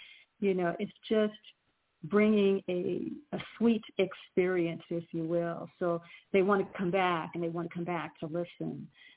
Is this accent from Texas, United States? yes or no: no; Dayton, Ohio, United States; Will Shelby passed away, and he was from my hometown, Dayton. And he grew up with my family, with my brothers, and he played in our band when we were teenagers.